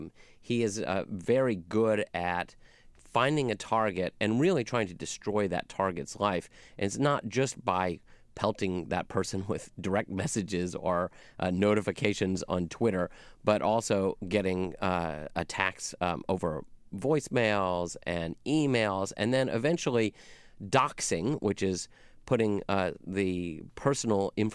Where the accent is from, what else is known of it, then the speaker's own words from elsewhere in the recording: United States; I don't think of myself as a Jew first and foremost in any way. I just think of myself as an American.